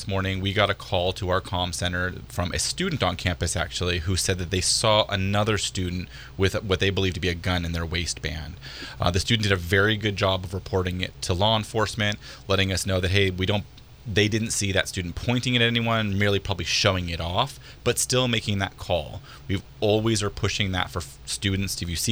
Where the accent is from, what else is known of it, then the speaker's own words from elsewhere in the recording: Petaluma, California, United States; I grew up in Petaluma. I went to Casa Grande High School, an open-air campus as well.